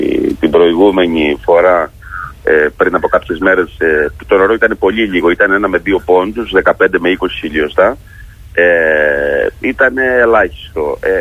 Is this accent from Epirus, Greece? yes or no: no; Asites, Crete, Greece; Εδώ η περιοχή η δικιά μας είναι όψιμη. Είμαι από τις Ασίτες και έχουμε διαφορά από την παραλιακή ζώνη εδώ, δηλαδή του Ηρακλείου, γύρω στις 15-20 μέρες.